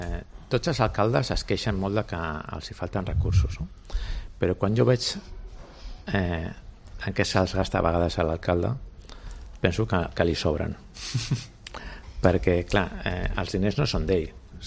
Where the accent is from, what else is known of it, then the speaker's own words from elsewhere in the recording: Catalonia, Spain; I jo entenc com a català que ens pot venir molt bé que de sobte arribin gairebé 100.000 milions d'euros més a Catalunya